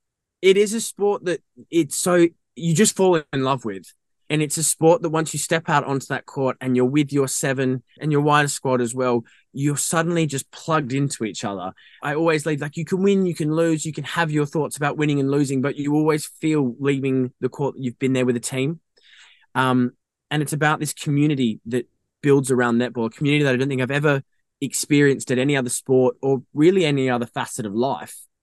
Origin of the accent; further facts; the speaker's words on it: Australia; moved away as an adult; now in United Kingdom; I played for my state team back home. I'm Australian originally.